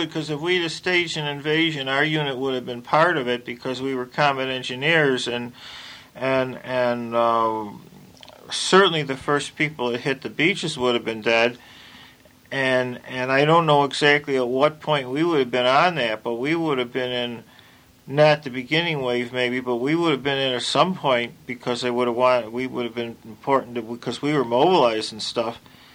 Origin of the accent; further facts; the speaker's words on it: Buffalo, New York, United States; And I was from Buffalo, and he was from Chicago, so we hung around together